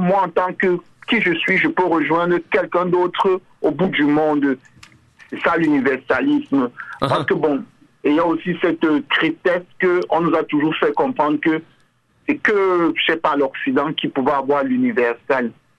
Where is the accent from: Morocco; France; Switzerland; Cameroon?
Cameroon; now in Canada; je suis Camerounais. je suis Camerounais de naissance, de culture, de base. Mais maintenant, j'ai découvert autre chose, une culture québécoise.